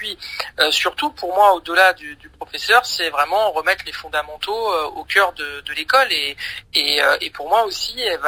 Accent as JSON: {"language": "French", "town": "La Courneuve", "region": "Île-de-France", "country": "France", "tie": "born or raised there", "said": "je suis un enfant qui a grandi en Seine-Saint-Denis, à La Courneuve."}